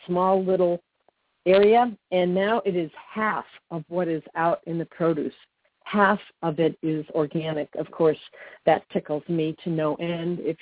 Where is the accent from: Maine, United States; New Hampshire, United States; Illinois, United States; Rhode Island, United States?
Illinois, United States; Chicago; I grew up in Chicago, as I said, and we always lived within about a mile, a little over a mile from the beach.